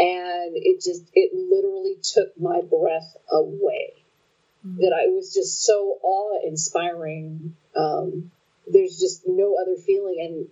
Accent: Texas, United States; I'm from South Texas.

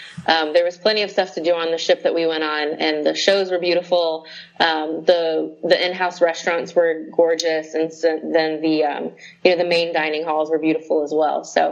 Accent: Tampa, Florida, United States; growing up in Tampa and being near the port a lot

